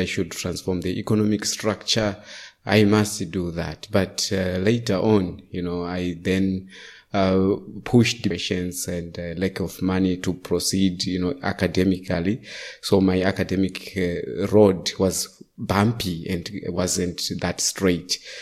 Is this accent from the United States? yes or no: no; Zimbabwe; English is a second language; now in Germany; I'm from Zimbabwe. Currently living in Germany, doing my master program in European master in migration and intercultural relations.